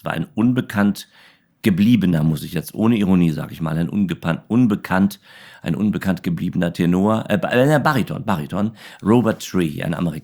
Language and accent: German; Berlin, Germany; also born or lived in Karlshorst; ich bin ja als Baby rübergekommen und meine Sozialisation, wie es immer so schön heißt, ist natürlich das West-Berlin, ist ja. West-Berlin, aber geboren bin ich in Karlshorst.